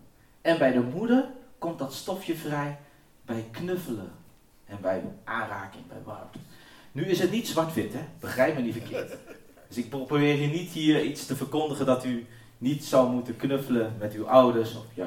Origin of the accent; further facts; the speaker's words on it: Gelderland, Netherlands; born there; Maar ik ben geboren in de Achterhoek.